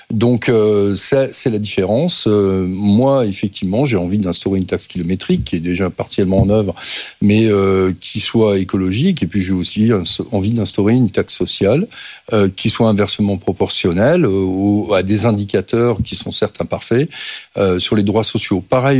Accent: Grand Est, France; moi je suis alsacien, en Alsace-Lorraine, le régime est équilibré

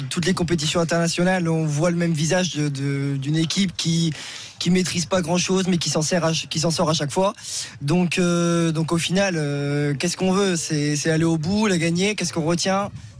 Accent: Bourgogne-Franche-Comté, France; now in Bordeaux, France; Alors, non, je suis de Bourgogne, mais je suis venu m'installer ici.

